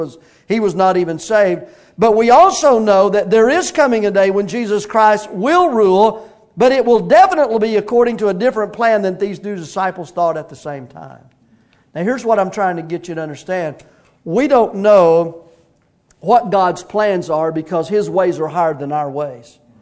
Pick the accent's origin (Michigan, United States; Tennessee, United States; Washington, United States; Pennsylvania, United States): Tennessee, United States; Soddy-Daisy; Well, by the way, I'm from Soddy Daisy, Tennessee, so Nam Noster wasn't that big of a deal.